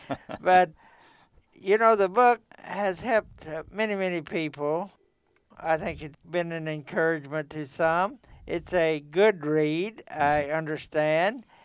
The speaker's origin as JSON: {"language": "English", "region": "Oklahoma", "country": "United States", "tie": "born or raised there", "said": "And when I was born and the times I grew up in back in the 1920s, you know, there were still a lot of Indians here in Oklahoma."}